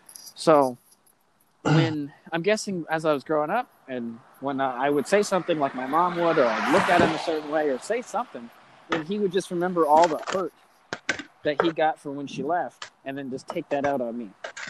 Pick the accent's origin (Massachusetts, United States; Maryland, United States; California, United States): California, United States; I'm from California, dude.